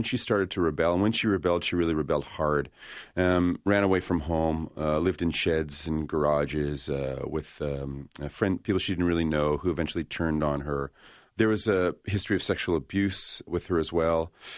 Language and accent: English; Canada; being a Canadian